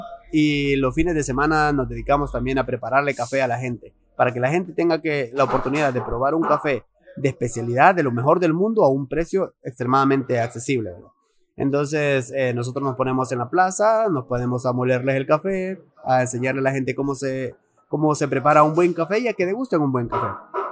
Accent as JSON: {"language": "Spanish", "town": "Nahuizalco", "region": "Sonsonate", "country": "El Salvador", "tie": "born or raised there", "said": "Pues yo soy originario de Nahuizalco, crecí cortando café en las montañas en Nahuizalco."}